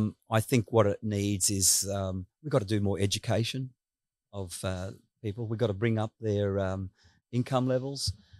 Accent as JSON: {"language": "English", "town": "Lae", "region": "Morobe", "country": "Papua New Guinea", "tie": "born or raised there", "said": "I was born in Lae, 1960. My parents were German immigrants and they moved to PNG. I went to school in Lae until I was 12 years old"}